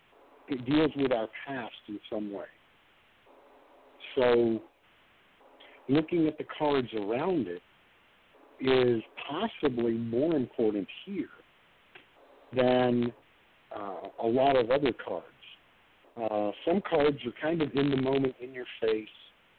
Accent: the South, United States; you growing up in the city, me growing up in the South.

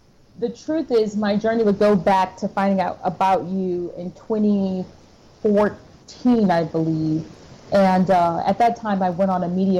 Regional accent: Michigan, United States; also born or lived in California; So I'm originally from Michigan, and for various reasons, it was on my heart to actually go to college in California.

